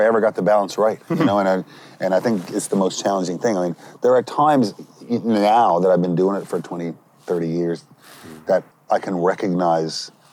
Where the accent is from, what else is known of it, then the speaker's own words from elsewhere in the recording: Petty Harbour, Newfoundland and Labrador, Canada; Being, if I could say one word about growing up in Petit Harbour when I was a kid, was busy.